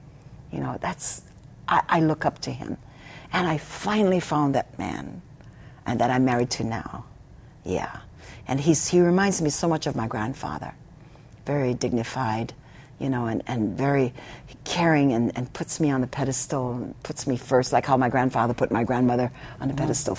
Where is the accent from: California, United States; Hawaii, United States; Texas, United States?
Hawaii, United States; Molokai; Which I didn't mind because I grew up like that on Molokai.